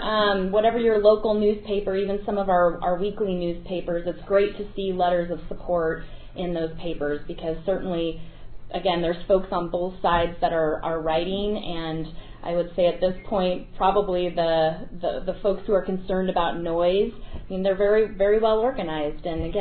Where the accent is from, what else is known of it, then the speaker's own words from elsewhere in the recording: Mountain Home, Idaho, United States; I grew up in Mountain Home, and obviously that's an Air Force town, and I know what a source of pride that was in that community